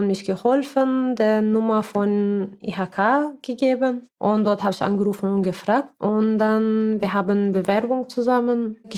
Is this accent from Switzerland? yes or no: no; Syria; now in Mannheim, Germany; ich komme aus Syrien und ich wohne hier in Mannheim. Bin seit fast 6 Jahren in Deutschland